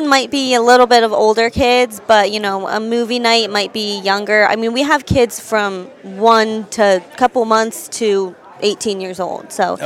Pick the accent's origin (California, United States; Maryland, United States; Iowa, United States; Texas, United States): Maryland, United States; I didn't, but I am from Maryland, but more so Howard County.